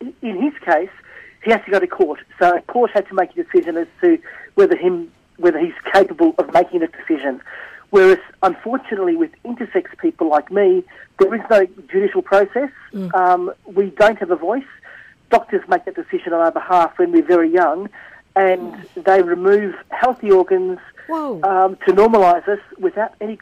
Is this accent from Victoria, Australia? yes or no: yes; Altona, Victoria, Australia; I was raised in Altona and was raised as … over here